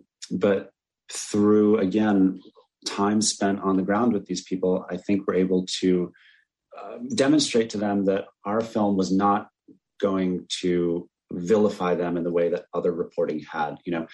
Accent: New York, United States; I'm American. I'm a white man from New York

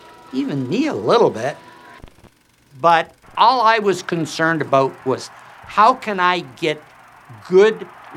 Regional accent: United States; Growing up in America, right or wrong, fair or unfair, we were kind of trained to be those Russians, they're bad people.

